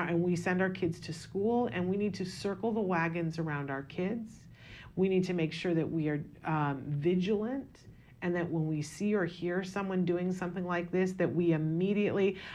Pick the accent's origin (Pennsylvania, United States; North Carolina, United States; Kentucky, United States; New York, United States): New York, United States; Saratoga; in my hometown of Saratoga, New York, a very artsy-fartsy kind of town that in the winter is kind of a small-town feel